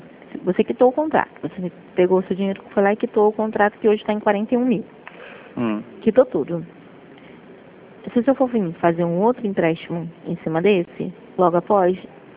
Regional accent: Rio de Janeiro, Brazil; É, a gente fica aqui em Madureira.

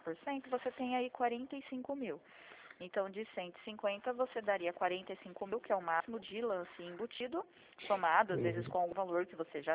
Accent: Santa Bárbara, São Paulo, Brazil; Eu sou de Santa Bárbara, para dizer a verdade.

